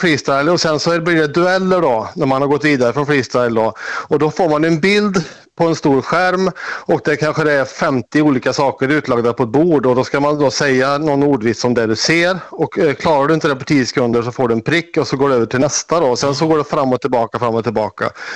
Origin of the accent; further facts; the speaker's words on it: Värmland, Sweden; Men jag är egentligen värmlänning ju